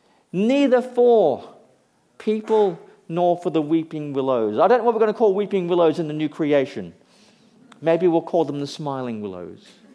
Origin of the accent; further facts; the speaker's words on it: Queensland, Australia; I'm a Queenslander, so I have no idea what these words mean.